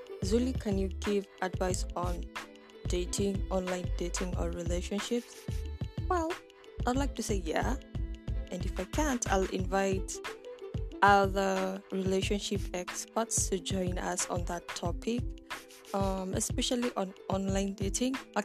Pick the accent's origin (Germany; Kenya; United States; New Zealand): Kenya; Central Kenya; first language Kikuyu; English is a second language; My native language is Kikuyu. It's from Kenya, central Kenya, a Bantu language, because I'm a Kenyan and I'm a Bantu girl. So yeah, the next language I can speak Kikuyu, Swahili, English, a little Arabic